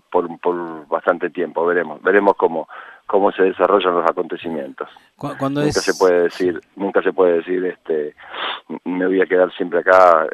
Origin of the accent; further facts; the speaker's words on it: Argentina; also born or lived in England; now in Mallorca, Spain; yo me fui de Argentina hace 11 años. Estuve 5 años aquí en Mallorca y luego estuve 4 años en Inglaterra para volver aquí hace 2 años.